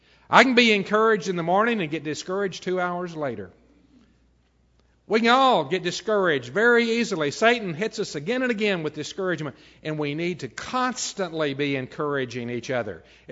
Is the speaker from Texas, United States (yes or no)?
yes; Snyder, Texas, United States; I remember a man who was in the church where I grew up back in Snyder, Texas